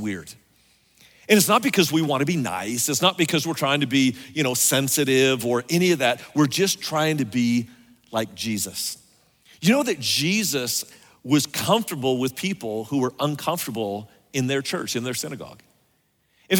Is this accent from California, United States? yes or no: yes; Sacramento, California, United States; also born or lived in San Antonio, United States; Now, I grew up in Sacramento. Don't hold that against me. Maybe you realize that Texas and California kind of hate each other.